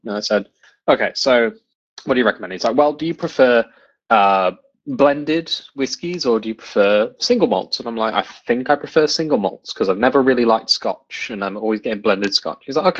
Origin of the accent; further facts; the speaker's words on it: South West England, United Kingdom; I'm assuming you're talking about me because we're from the West Country.